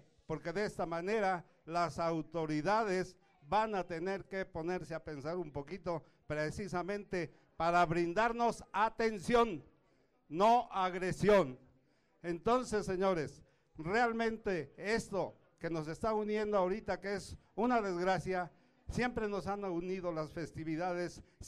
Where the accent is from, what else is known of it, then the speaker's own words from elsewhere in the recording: San Mateo Tlaltenango, Mexico City, Mexico; nosotros somos de San Mateo Tlaltenango.